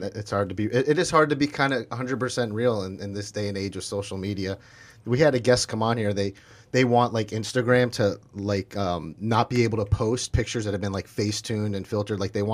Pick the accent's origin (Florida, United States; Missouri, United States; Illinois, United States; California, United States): Florida, United States; I'm born and raised in South Florida. I'm a Floridian.